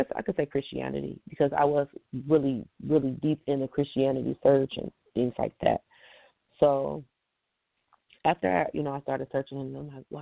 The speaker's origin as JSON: {"language": "English", "town": "Detroit", "region": "Michigan", "country": "United States", "tie": "born or raised there", "said": "Growing up in Detroit in the 90s, I've experienced being in foster care."}